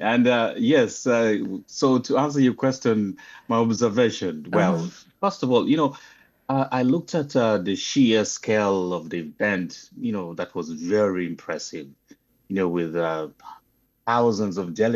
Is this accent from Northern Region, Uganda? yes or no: yes; Northern Region, Uganda; I come from Uganda. I work in Kenya. I'm not